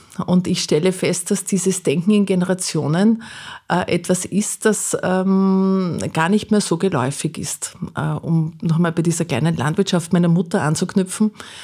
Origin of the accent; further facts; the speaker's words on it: Euratsfeld, Lower Austria, Austria; Genau, es ist ein kleiner Ort im Mostviertel.